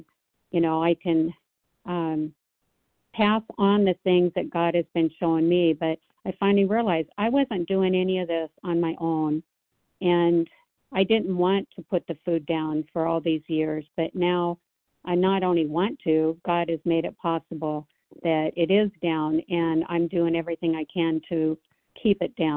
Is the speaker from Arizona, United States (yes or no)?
no; Nashville, Tennessee, United States; I'm from Nashville, Tennessee.